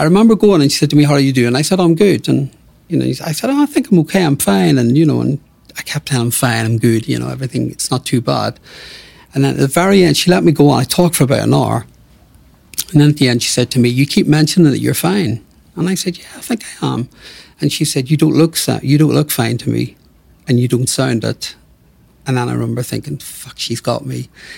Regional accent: Northern Ireland, United Kingdom; growing up in Northern Ireland, very, very working class roots

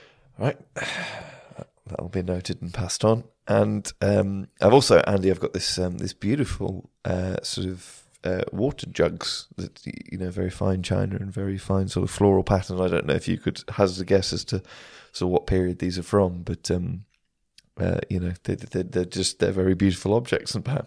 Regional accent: England, United Kingdom; also born or lived in Wales; Well, I'm Welsh, but I grew up in England.

